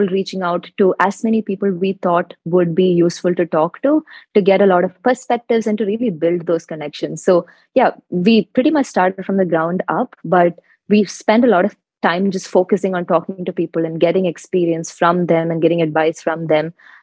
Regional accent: Kerala, India; I come from Kerala, which is a state in India.

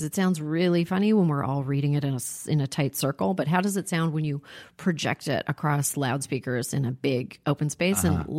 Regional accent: Toronto, Ontario, Canada; now in United States; I did. I grew up in Toronto. It's completely different. I love it here.

